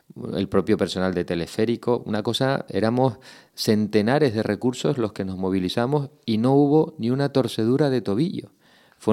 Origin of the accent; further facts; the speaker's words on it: Canary Islands, Spain; ya lo digo como ciudadano, como canario, como administrado